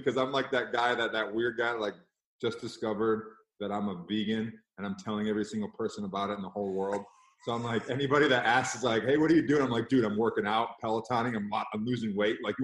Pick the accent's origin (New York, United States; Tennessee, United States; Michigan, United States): Michigan, United States; I'm from Michigan, of course I know.